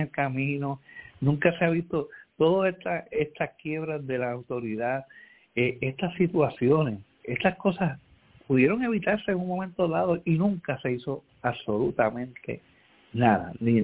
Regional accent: Puerto Rico; tanto yo como muchos puertorriqueños hemos estado engañados por tantos años

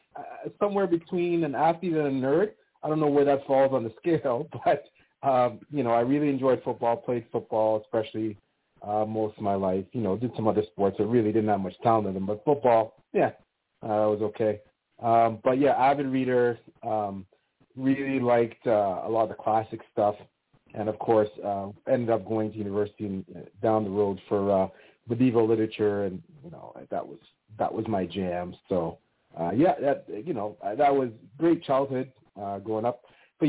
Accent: Canada; Nope, born and raised in Canada.

